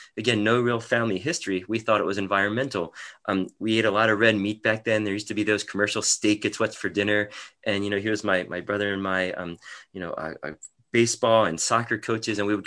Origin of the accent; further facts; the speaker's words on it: Baltimore, Maryland, United States; I was a local kid. I grew up in Baltimore.